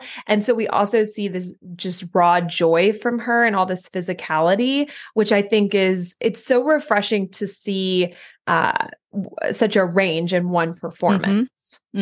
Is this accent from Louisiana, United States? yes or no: yes; Louisiana, United States; But I'm from Louisiana.